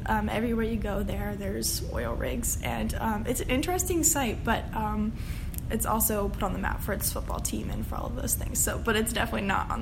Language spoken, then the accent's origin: English; Martinsburg, West Virginia, United States; and I'm from Martinsburg.